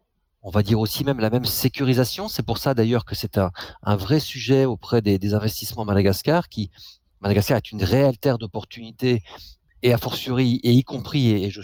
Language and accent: French; France; Je parle de la France parce que je suis français